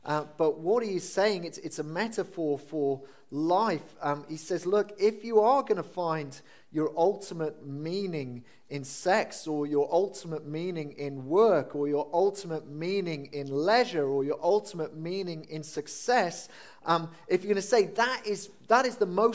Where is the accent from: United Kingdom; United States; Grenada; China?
United Kingdom; Wales; But for those of us who were born and do remember it, and as a Welshman I did enjoy it